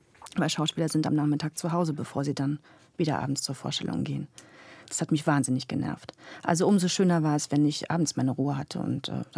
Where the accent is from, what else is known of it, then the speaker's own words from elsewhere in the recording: Berlin, Germany; Und das sage ich als Berlinerin.